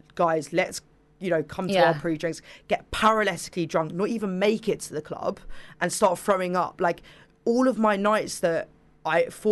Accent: East of England, United Kingdom; I came from an amazing family. I grew up in Hertfordshire, two brothers and sister

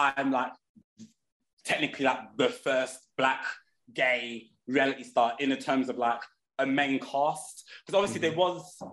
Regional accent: Peckham, London, United Kingdom; I'm from Peckham. Like, I'm born and bred in Peckham. I still live in Peckham. All my family are from Peckham. My grandparents came and settled in Peckham when they came from Jamaica. So I'm like third generation of settlers in the area.

